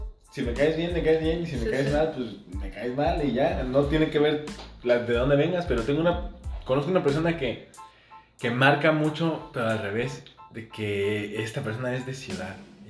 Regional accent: Michoacán, Mexico; A mí también muchas veces me dicen que no, que yo no soy de Michoacán. Que no soy de Michoacán porque no hablo ¡Fierro pariente! O no sé qué.

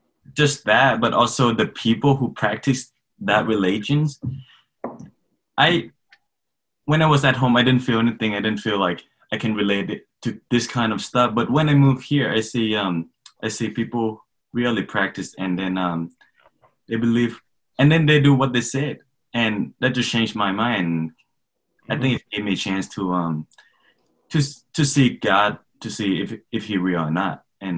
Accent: Thailand; English is a second language; moved away; I grew up in Thailand, and most, like, I would say 90% of people are believe in Buddhism. That's what they practice back home.

